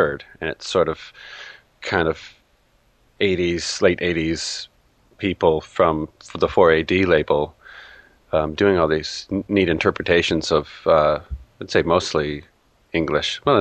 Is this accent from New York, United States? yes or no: no; Portland, Oregon, United States; And there was a neat store in downtown Portland where I was at the time, where I grew up in Portland, Oregon.